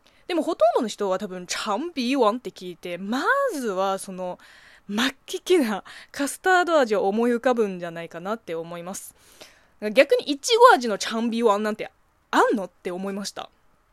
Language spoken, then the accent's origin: Japanese; China; Japanese is a second language; now in Japan; 中国生まれ中国育ちの私